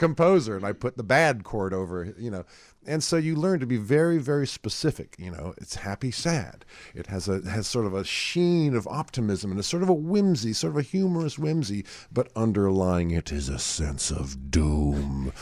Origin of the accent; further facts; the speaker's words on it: United States; didn't get back to my homeland until I was 18 when I went to college. And all that time, I'm American, gosh darn it